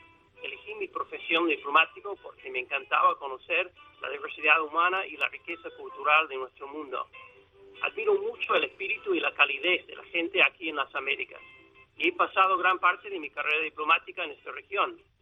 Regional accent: Cleveland, Ohio, United States; Spanish is a second language; now in Washington, United States; Soy originario de Cleveland, Ohio, en las orillas del lago Erie, el lugar de los indios para los que les gusta el béisbol.

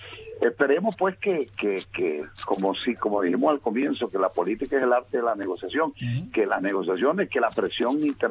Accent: Maracaibo, Zulia, Venezuela; como dicen en mi pueblo, en Maracaibo, apago la luz y me voy

